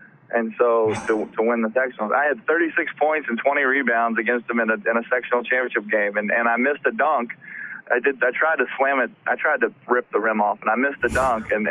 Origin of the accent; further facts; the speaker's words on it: West Virginia, United States; I grew up in West Virginia. I was a blue-collar guy.